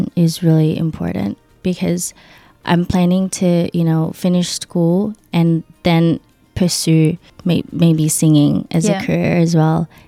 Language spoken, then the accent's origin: English; Philippines; Possibly, maybe in the Philippines as well, because, you know, it's my hometown and I was born there.